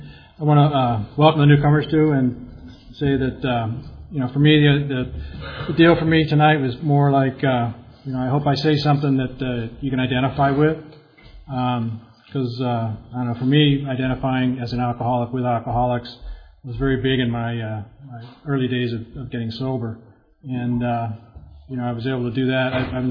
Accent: Irvine, California, United States; now in San Clemente, United States; I was from Irvine, and my wife and I just moved down here in June, so I am now … from San Clemente

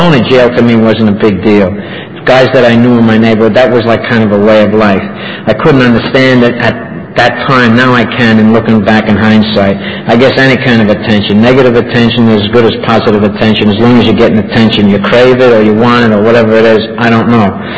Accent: New York, United States; like when I was growing up in New York, I had, well, they might have been illegal aspirations, but they were aspirations anyway.

